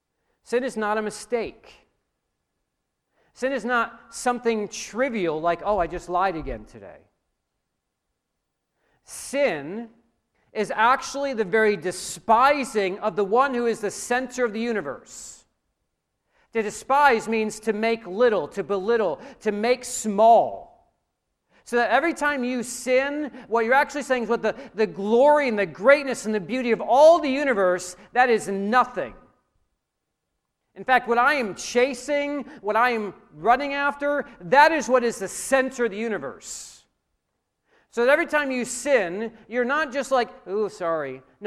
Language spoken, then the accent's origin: English; New York, United States; Like, I'm from New York, so I hate everything Boston, okay?